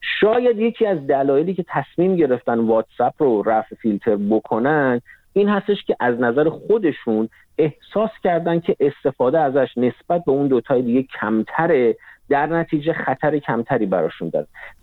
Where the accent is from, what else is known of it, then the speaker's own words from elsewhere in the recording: Iran; در ایران به دنیا اومدم و بزرگ شدم